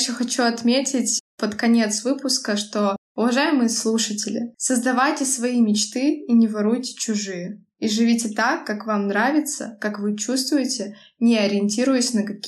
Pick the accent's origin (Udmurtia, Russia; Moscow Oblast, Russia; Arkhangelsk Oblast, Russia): Arkhangelsk Oblast, Russia; Severodvinsk; мой родной город в районе Крайнего Севера, на берегу Белого моря, это действительно мой внутренний мир.